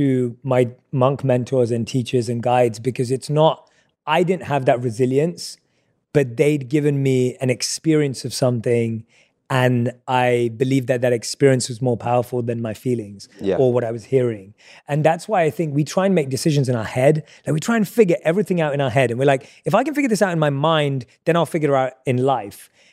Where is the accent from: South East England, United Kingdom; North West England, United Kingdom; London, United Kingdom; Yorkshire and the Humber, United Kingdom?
London, United Kingdom; That's not real for an Indian kid growing up in London.